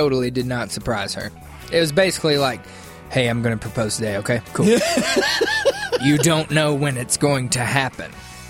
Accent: Canada; It's okay, guy. We're from Canada.

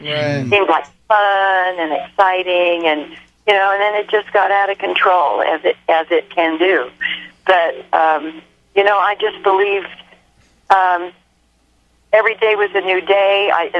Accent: Yuba City, California, United States; I'm a farm girl. I came from Yuba City, peach picker's daughter.

